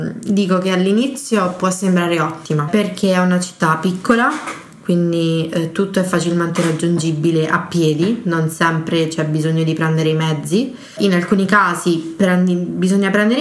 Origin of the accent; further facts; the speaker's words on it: San Benedetto del Tronto, Marche, Italy; now in Trento, Italy; Io sono di San Benedetto del Tronto.